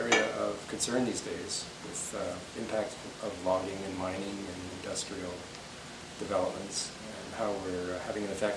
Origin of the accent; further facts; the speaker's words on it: Ontario, Canada; I grew up in Ontario, and so I have lots of cousins